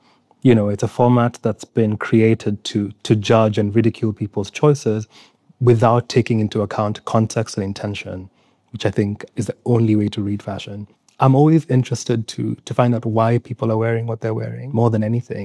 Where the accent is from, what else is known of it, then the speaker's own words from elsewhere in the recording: Nairobi, Kenya; born there; By the time that I was born, also I was born in Nairobi, and so I was named from birth.